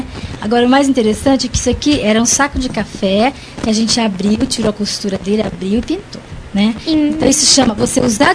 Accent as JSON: {"language": "Portuguese", "town": "Mococa", "region": "São Paulo", "country": "Brazil", "said": "como eu sou do interior, né? Eu sou da cidade de Mococa, uma cidade pequenininha, no estado de São Paulo. Então eu brincava muito no sítio, ficava muito em cima de árvore"}